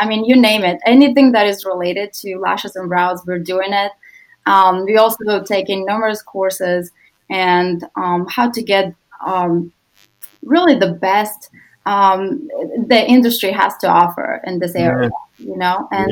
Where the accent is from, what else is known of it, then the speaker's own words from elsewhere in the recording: Moldova; English is a second language; now in United States; I came here in this country 12 years ago from Moldova.